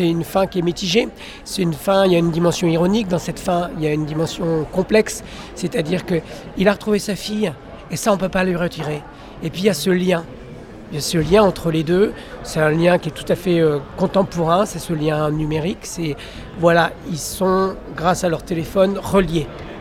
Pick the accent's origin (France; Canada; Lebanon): France; on est des Occidentaux, on est deux hommes blancs français, européens